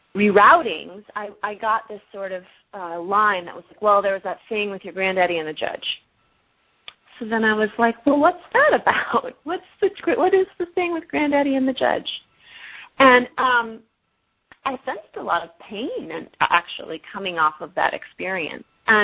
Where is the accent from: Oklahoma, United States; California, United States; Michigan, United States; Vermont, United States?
California, United States; I grew up in California. I'm in my 30s, and something that was interesting to me, having a family that was deeply rooted in Virginia